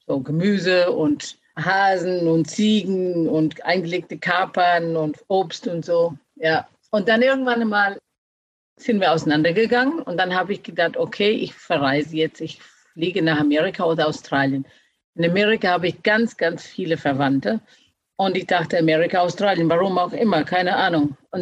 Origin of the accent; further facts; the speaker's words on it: Ireland; German is a second language; moved away; Also ich bin in Irland aufgewachsen, habe die Schule mit 16 verlassen, weil ich wollte die große, weite Welt sehen.